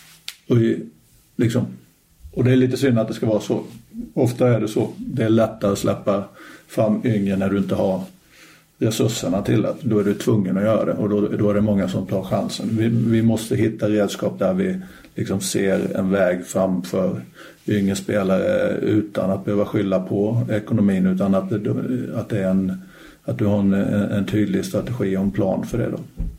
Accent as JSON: {"language": "Swedish", "region": "Småland", "country": "Sweden", "lives_now": "Stockholm, Sweden", "said": "jag flyttade upp från Småland och till stora Stockholm och det är både ett annat liv och ett annat sus och brus liksom"}